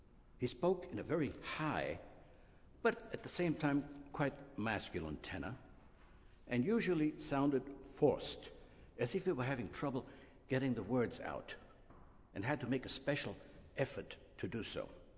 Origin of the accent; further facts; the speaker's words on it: Lower Austria, Austria; The house I was born in was on Bernhardgasse, where my grandfather … lived. That's today the Schoenberg Museum. When I was still an infant, my parents moved with me to a nearby apartment. My brother Hermann was born there 2 years later, and there we grew up.